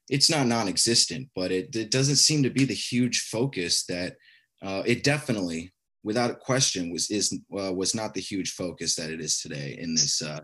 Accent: Alaska, United States; me growing up in Alaska, the lack of sunlight, I could tell you it's a totally different environment.

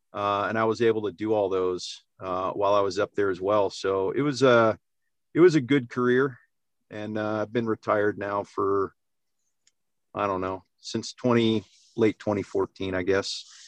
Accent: Ohio, United States; And I grew up in Ohio, so it's all whitetails there.

